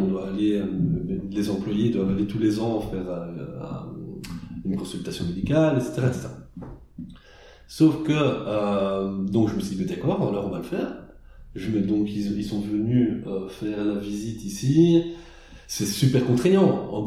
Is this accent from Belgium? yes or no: yes; Belgium; moved away as an adult; now in Lisbon, Portugal; parce que j'étais pas chef d'entreprise en Belgique. Donc je sais pas trop quelle est la réalité dans mon pays d'origine.